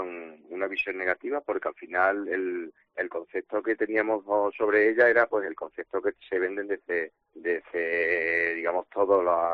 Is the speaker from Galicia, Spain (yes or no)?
no; Cabeza del Buey, Extremadura, Spain; Mi pueblo está pegando a Córdoba, se llama Cabeza del Buey, y no tenemos este problema.